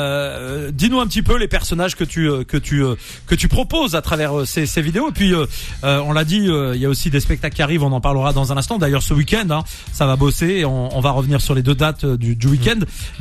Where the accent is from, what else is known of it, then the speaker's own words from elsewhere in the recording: Nantes, Pays de la Loire, France; c'est que moi j'ai grandi à Nantes, dans un quartier quand j'étais petit, hein, jusqu'à 11 ans, qui s'appelle le Clos Toro